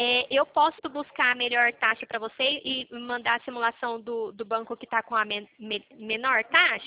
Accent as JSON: {"language": "Portuguese", "town": "Pirassununga", "region": "São Paulo", "country": "Brazil", "said": "Pirassununga, interior de São Paulo."}